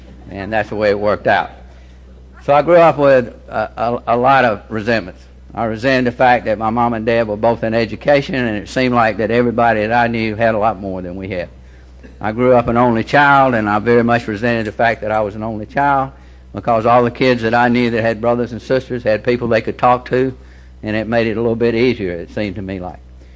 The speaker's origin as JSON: {"language": "English", "town": "Columbus", "region": "Georgia", "country": "United States", "tie": "born there", "said": "I was born in Columbus, Georgia on July 31st, 1935. I just celebrated my 70th birthday"}